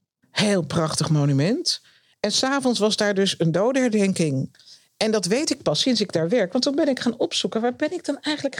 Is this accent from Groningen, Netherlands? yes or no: yes; Groningen, Netherlands; Ik ben opgegroeid in Groningen.